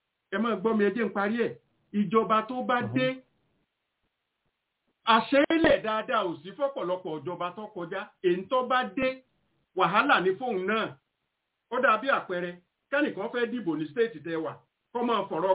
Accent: Ibadan, Oyo, Nigeria; omo Ibadan ni mi mo le so pe ilu mi ni ka kokko lo se kini yen awon to ba mo mi won mo in fi ti Ibadan se

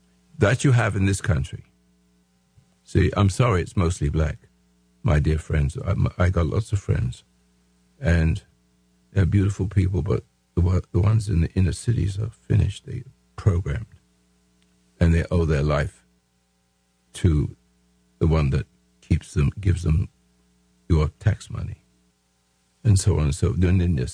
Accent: England, United Kingdom; now in United States; I'm an American. See? I am an Englishman, but I'm a dual citizen, but I love both countries, but this one was the best. So I became American.

